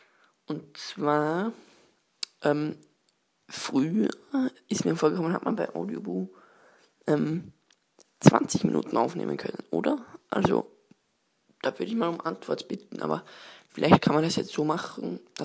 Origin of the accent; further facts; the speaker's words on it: Austria; Ich komme aus Österreich und ich interessiere mich für Tech